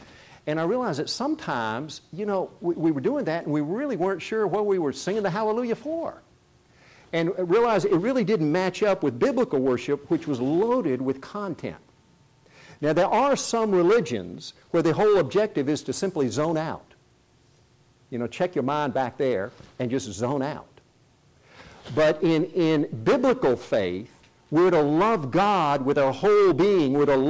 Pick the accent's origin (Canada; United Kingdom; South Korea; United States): South Korea; he was already a legend in Korea when I was growing up in Korea.